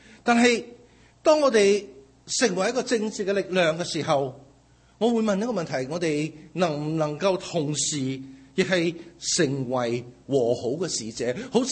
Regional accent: China; 我发觉我哋中国人咧好多时咧。

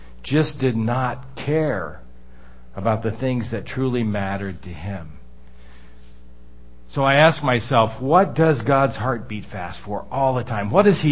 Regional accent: Washington, District of Columbia, United States; You know, I come from Washington, D.C.

